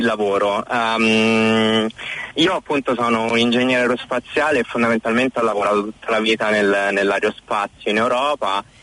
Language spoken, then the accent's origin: Italian; Rome, Lazio, Italy; accent: Roman; io sono romano, sono di Roma, sono nato e cresciuto a Roma e ho studiato a Roma.